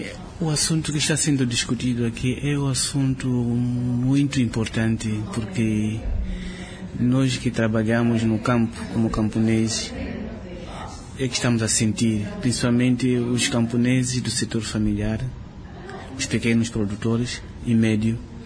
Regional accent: Mozambique; Sou de Moçambique.

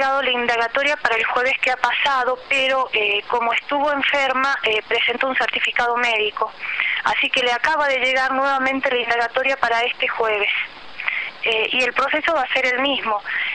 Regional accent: Famatina, La Rioja, Argentina; apenas se enteró la gente de mi pueblo acá en Famatina

